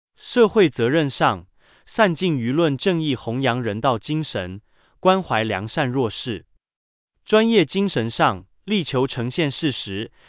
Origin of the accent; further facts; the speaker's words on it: Changhua, Changhua County, Taiwan; 1953年我在彰化出生，我们都是二战后的台湾新生儿，只差七岁。